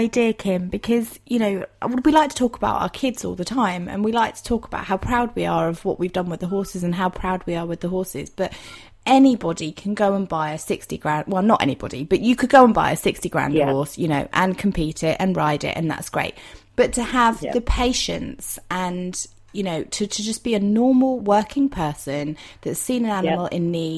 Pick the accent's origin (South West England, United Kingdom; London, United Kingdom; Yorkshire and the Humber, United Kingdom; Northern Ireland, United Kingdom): South West England, United Kingdom; I'm from Dorset.